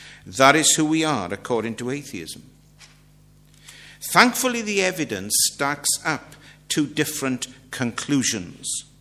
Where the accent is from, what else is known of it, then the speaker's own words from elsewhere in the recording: Maesteg, Wales, United Kingdom; And I come from Maesteg, in case you'd forgotten that. Maesteg's in South Wales. You'll never guess it from my accent, of course.